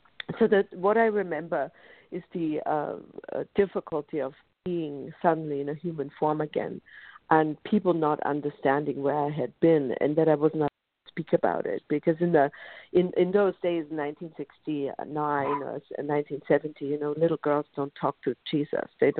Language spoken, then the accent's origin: English; Munich, Bavaria, Germany; I grew up in Munich, Germany, so I grew up in with Catholic parents